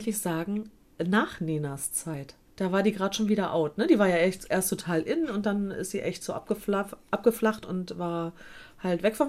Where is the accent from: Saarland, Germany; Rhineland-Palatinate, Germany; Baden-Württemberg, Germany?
Baden-Württemberg, Germany; Also da, wo ich herkomme, ne, also wo ich aufgewachsen bin, da sagt man auch Grüß Gott, ne?